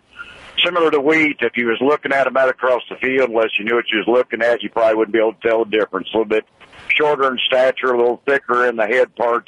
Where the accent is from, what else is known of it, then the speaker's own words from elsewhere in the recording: Cape Girardeau, Missouri, United States; I'm from down to Boot Hill, down around Cape Girardeau.